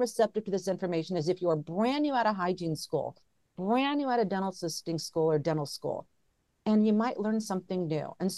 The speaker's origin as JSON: {"language": "English", "region": "Hawaii", "country": "United States", "tie": "born or raised there", "said": "So I was raised military. So we moved around a lot, but I was raised in Hawaii."}